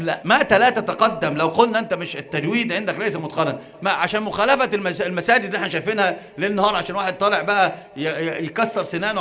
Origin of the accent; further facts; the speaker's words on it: Egypt; يسمونها عندنا في مصر